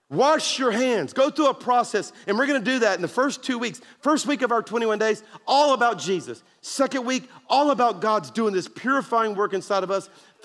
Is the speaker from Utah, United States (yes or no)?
no; Louisiana, United States; I'm from South Louisiana, and I love it, right?